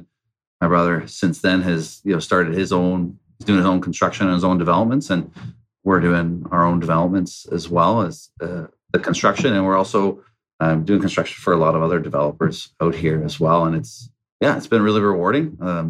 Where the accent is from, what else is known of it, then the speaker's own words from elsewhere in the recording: British Columbia, Canada; growing up in the Fraser Valley, never thought I'd be running a large construction company.